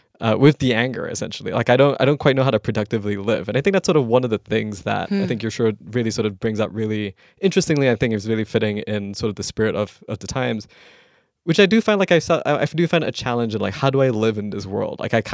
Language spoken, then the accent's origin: English; Malaysia; I remember just like growing up in Malaysia